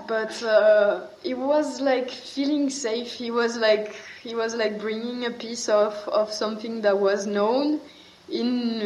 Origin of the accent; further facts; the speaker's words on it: France; moved away; also born or lived in Sweden / China; my first move was to Sweden. So I was already moving from France to another country, to a country that spoke a different language, that had a very different culture.